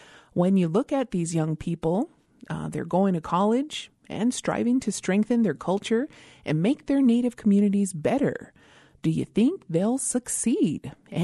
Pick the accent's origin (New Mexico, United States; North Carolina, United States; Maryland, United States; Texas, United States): New Mexico, United States; Isleta Pueblo; from Mislata Pueblo